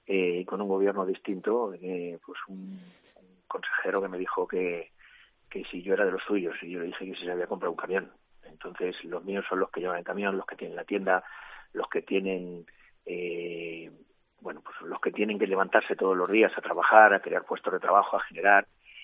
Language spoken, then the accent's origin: Spanish; Santa Cruz, Castilla-La Mancha, Spain; Yo tengo un pueblo que es Santa Cruz, una ciudad que es Ciudad Real, y mi pueblo de mar que...